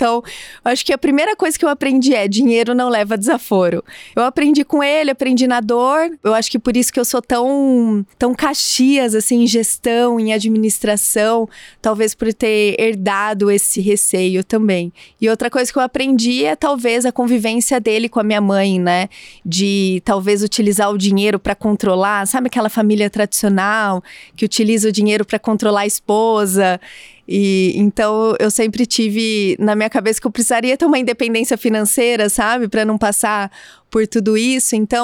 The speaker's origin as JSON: {"language": "Portuguese", "town": "Matão", "region": "São Paulo", "country": "Brazil", "tie": "born or raised there", "also_born_or_lived": "Araraquara", "said": "Eu fui para Matão muito pequena, que eu tinha 1 ano, então eu me considero matonense mesmo, nasci em Araraquara, mas me considero matonense."}